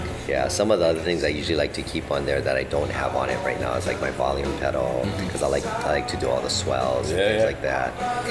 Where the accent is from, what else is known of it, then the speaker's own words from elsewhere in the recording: Hawaii, United States; I was born and raised here in Hawaii all this time